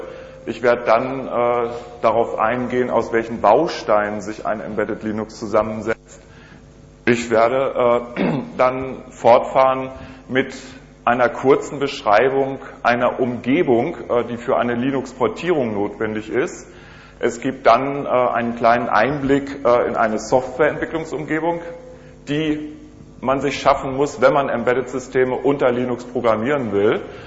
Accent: Hanover, Lower Saxony, Germany; Ich komme aus Hannover und arbeite dort für die Firma SSV Embedded Systems

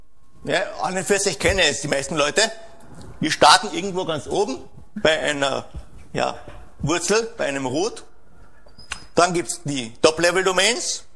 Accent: Austria; ich komme aus Österreich, ich hoffe, ich bin einigermaßen verständlich, trotz eines möglichen Dialekts

